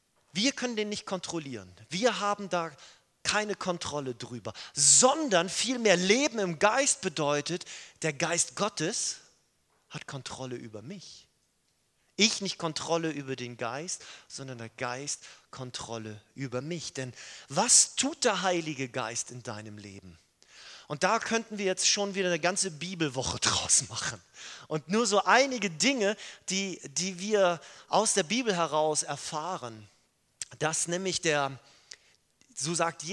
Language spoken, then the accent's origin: German; Schleswig-Holstein, Germany; Wir haben das heute Mittag gehabt bei uns in Schleswig-Holstein.